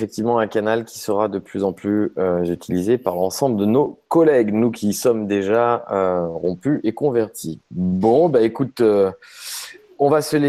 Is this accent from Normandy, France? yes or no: no; Saint-Étienne, Auvergne-Rhône-Alpes, France; quand je suis dans la grisaille entre la Loire et le Rhône pour aller à Lyon depuis ma ville natale de Saint-Étienne